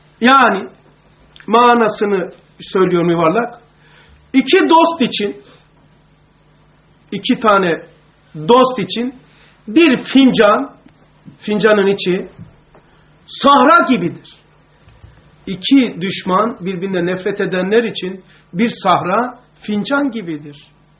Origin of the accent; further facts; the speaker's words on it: Black Sea Region, Turkey; born there; Daha yeni geldim bir şeyden. Karadeniz, doğduğum yerden, evin oralarda.